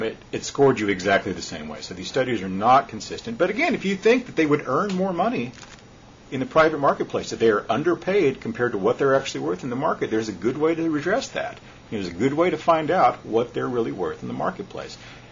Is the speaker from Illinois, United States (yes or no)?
no; Lubbock, Texas, United States; I mean, I'm from Lubbock, Texas, a little town in the middle of nowhere.